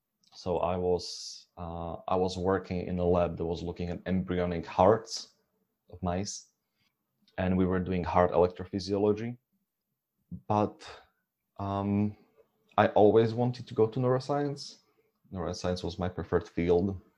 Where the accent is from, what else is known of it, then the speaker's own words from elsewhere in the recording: Slovakia; No, I'm from Slovakia.